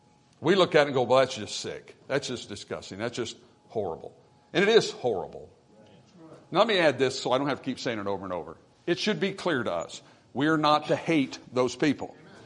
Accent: United States; Listen, I'm an American.

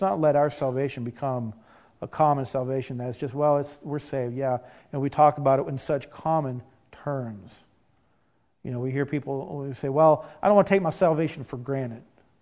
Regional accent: Ada, Oklahoma, United States; also born or lived in Broken Arrow; I say that I grew up down in Ada, Oklahoma. And because I guess that's where I went lived in my childhood days. But I grew up at Broken Arrow. I moved there when I was 19.

